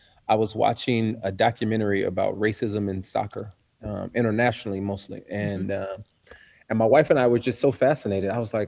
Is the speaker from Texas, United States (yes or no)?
no; Los Angeles, California, United States; I grew up in Los Angeles. Well, not in Los Angeles, but outside Los Angeles.